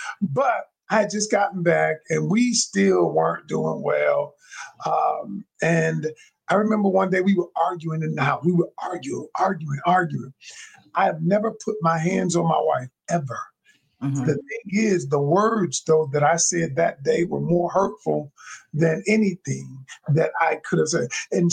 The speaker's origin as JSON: {"language": "English", "town": "Atlanta", "region": "Georgia", "country": "United States", "lives_now": "Greensboro, United States", "said": "I live in Greensboro, North Carolina. I'm from Atlanta originally, but I went to North Carolina A&T, and I kind of stayed in North Carolina"}